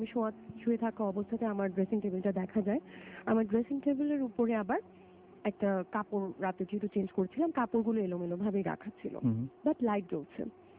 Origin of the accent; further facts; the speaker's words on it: Dhaka, Dhaka Division, Bangladesh; যেই বাসায় আমি জন্ম বেড়ে উঠেছি এবং এসে ওই বাড়িতেই আমি রুমে আর থাকতে পারি না, এত পরিচিত, এবং এই রুমের বাইরে বা এই বাড়ির বাইরে আমি চিন্তাই করতে পারি না ঢাকায় কোথাও থাকা।